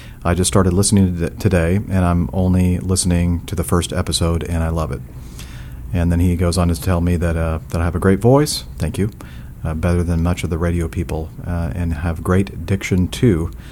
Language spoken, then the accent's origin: English; Portugal; English is a second language; I'm from Portugal, and I'm 23 years old.